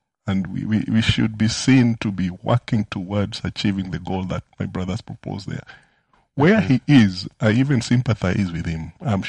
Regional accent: Kenya; when I told them that I'm from Kenya and from a Reformed church

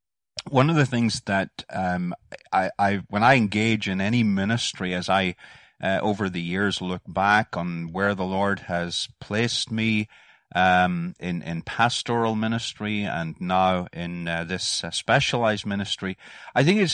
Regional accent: Bangor, Northern Ireland, United Kingdom; I'm a townie. I grew up in Bangor, Northern Ireland.

